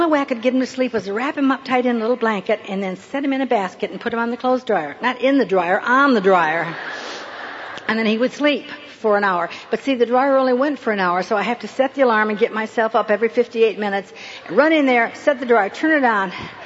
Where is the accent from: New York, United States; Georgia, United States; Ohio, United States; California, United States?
California, United States; I said, well, I'm from Southern California.